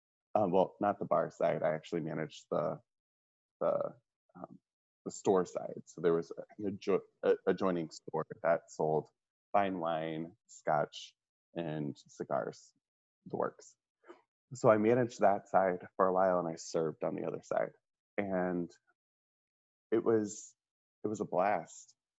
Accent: Centralia, Missouri, United States; But I was raised in Centralia, Missouri.

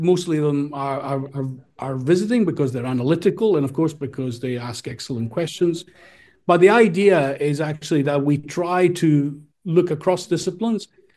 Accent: Apulia, Italy; I'm originally from Puglia in Italy

